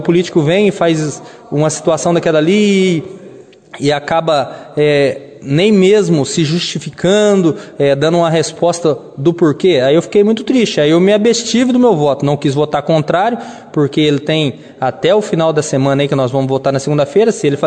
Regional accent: Bandeirantes, Paraná, Brazil; mas eu nasci e cresci no meu Bandeirantes.

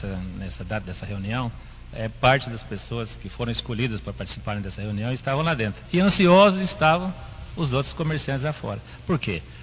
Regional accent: Bandeirantes, Brazil; nós moramos aqui, nós nascemos em Bandeirantes, ninguém quer ver ninguém de Bandeirantes morto.

